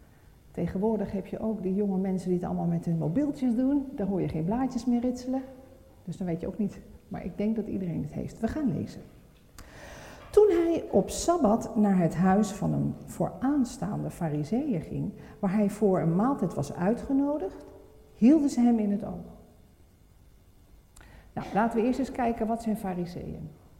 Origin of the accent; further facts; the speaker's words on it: Amsterdam, North Holland, Netherlands; Mijn man die komt uit Hogeveen en ik kwam uit Amsterdam.